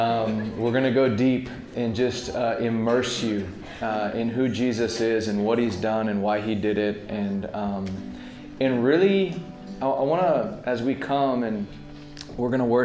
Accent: Dallas, Texas, United States; I'm from Dallas.

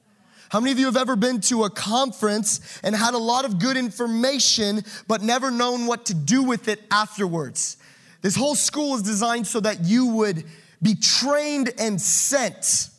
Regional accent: United States; I'm an American, I just say what I want.

